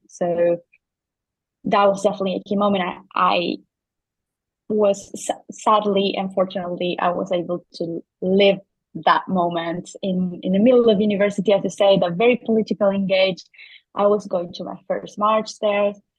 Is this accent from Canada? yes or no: no; Argentina; now in Paris, France; I'm Argentinian. I come from Argentina, but I'm currently living in Paris a bit of like 3 years ago or a bit more.